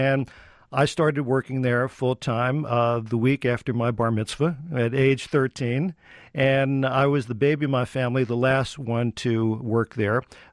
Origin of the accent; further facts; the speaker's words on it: Perth Amboy, New Jersey, United States; Well, I grew up in Perth Amboy, New Jersey, which is across the Raritan Bay from Staten Island, New York, so just less than an hour outside of Manhattan.